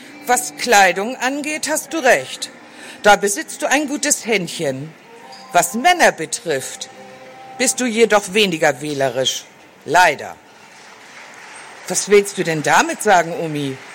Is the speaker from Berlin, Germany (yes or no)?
no; Hamburg, Germany; Also, die Spitzenweiber spielen in Hamburg, in meiner Heimatstadt.